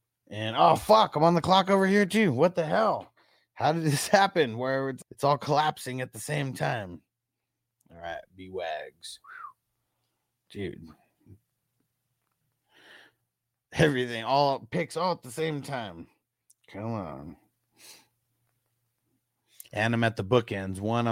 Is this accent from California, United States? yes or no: yes; San Diego, California, United States; because I'm originally from San Diego and the San Diego Chargers.